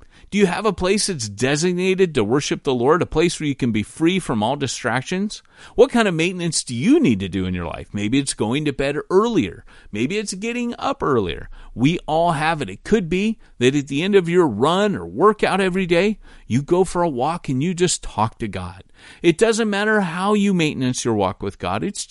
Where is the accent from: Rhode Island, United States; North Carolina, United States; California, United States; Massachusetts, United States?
California, United States; I can't tell you the number of engineers and architects, since I grew up in California, that I've met there who are past retirement age